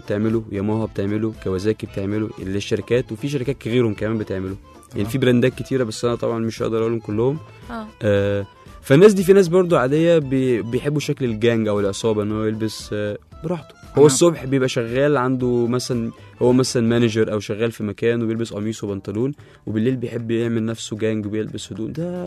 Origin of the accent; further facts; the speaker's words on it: Egypt; احنا معدل حوادث عندنا في مصر عالي جدا